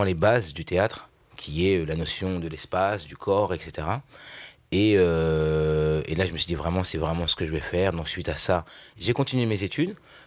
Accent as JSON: {"language": "French", "town": "Vernon", "region": "Normandy", "country": "France", "tie": "born there", "said": "J'ai 27 ans. Je suis né à Vernon, en Normandie."}